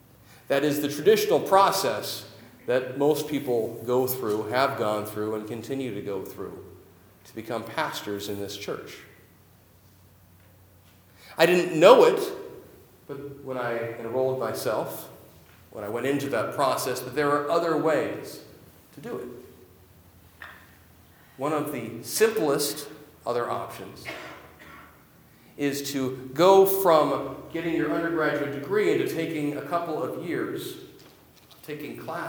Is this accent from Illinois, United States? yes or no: no; Auburn, Washington, United States; to have done an internship closer to my hometown in Auburn, maybe even at my home church.